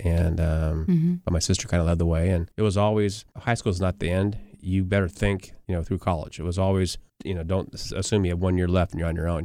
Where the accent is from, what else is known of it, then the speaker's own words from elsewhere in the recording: Stockton, California, United States; also born or lived in Pinole; Then they moved to Stockton where I was born, and we lived there through third grade, moved to Pinole for a few years.